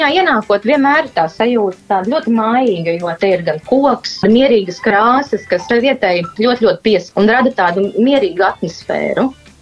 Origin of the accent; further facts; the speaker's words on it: Jelgava, Zemgale, Latvia; es pati esmu no Jelgavas, bet jā, sākās studiju gadu un es pārcēlos uz Rīgu